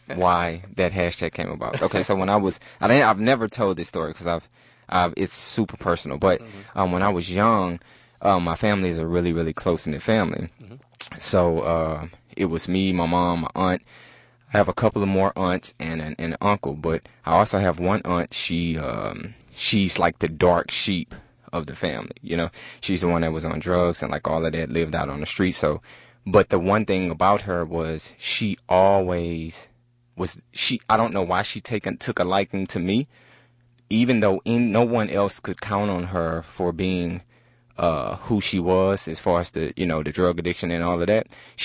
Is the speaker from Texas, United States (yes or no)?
yes; Houston, Texas, United States; I am originally from here, Houston, Texas, Fifth Ward, Texas, specifically, and Trinity Gordon Chevy, that area.